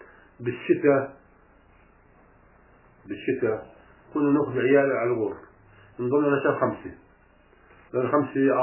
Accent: Palestine; سنة 67 الله عارف كنا بالغور ما طلعناش على نابلس. صار الحرب واحنا بالغور

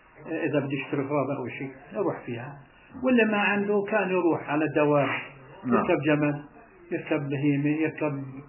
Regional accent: Gaza, Gaza Strip, Palestine; شركة بامي اللي موجودة عندنا في غزة.

